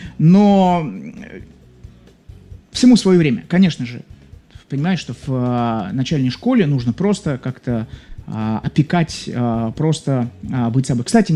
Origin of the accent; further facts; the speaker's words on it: Saint Petersburg, Russia; Я родился и рос в Санкт-Петербурге, вернее, родился в Ленинграде, рос некоторое время в нем, потом в Санкт-Петербурге рос.